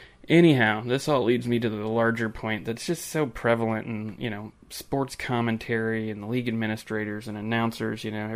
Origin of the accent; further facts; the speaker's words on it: Texas, United States; born there; I was not born a Browns fan. I was born in Texas, and actually chose to be a Browns fan